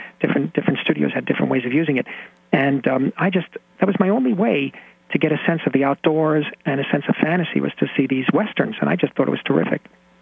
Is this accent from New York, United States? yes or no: yes; New York City, New York, United States; I come from the Lower East Side, asthmatic kid.